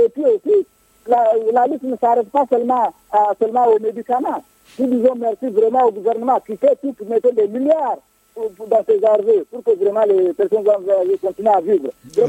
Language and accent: French; Timbuktu, Tombouctou, Mali; Quand vous regardez, par exemple, chez nous à Tombouctou, notre premier interlocuteur